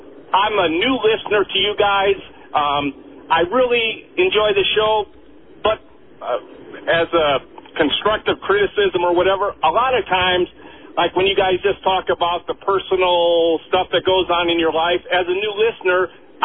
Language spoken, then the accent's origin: English; Las Vegas, Nevada, United States; Las Vegas, Nevada.